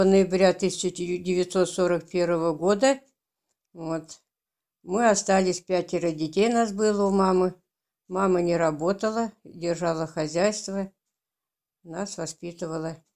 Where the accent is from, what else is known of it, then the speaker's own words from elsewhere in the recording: Abushevo, Kemerovo Oblast, Russia; born there; Я родилась 15 мая 1938 года в село Абушево Промышленского района Кемеровской области.